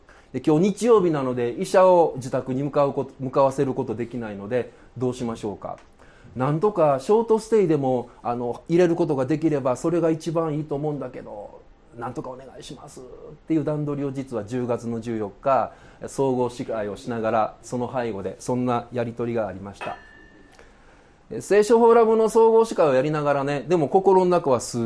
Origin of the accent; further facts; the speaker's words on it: Kansai, Japan; 僕関西人やから、早口ですしね